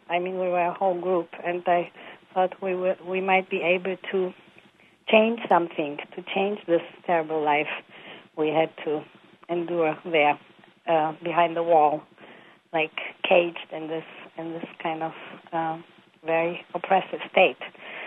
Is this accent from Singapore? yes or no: no; Romania; And then when I told him I'm from Romania, he was quiet